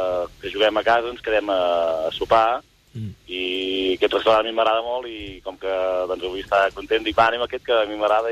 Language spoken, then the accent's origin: Catalan; Igualada, Catalonia, Spain; jo soc d'Igualada... Abans sí que... Jo fa 8 anys sí soc a Taradell